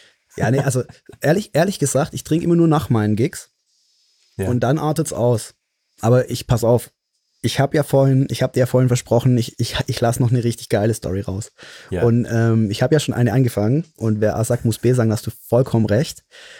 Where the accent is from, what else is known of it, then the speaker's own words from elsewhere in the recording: Mannheim, Baden-Württemberg, Germany; hier in meiner Heimatstadt in Mannheim